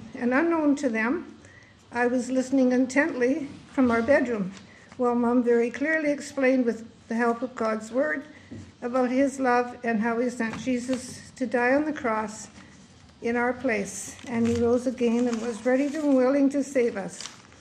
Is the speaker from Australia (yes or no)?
no; Powell River, British Columbia, Canada; I was born and raised in Powell River, BC, which is on the mainland, 169 kilometers north of Vancouver